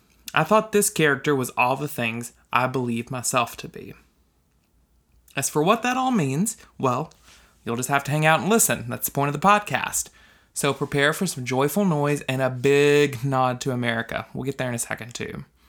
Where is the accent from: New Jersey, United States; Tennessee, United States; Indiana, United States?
Tennessee, United States; Because I grew up in East Tennessee, and my whole life I adored this woman